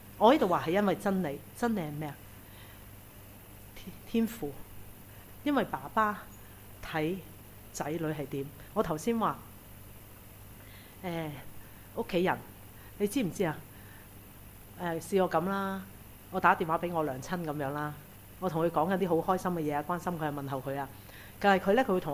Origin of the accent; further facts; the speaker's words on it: China; 我們中國人最厲害就是國家自掃門前雪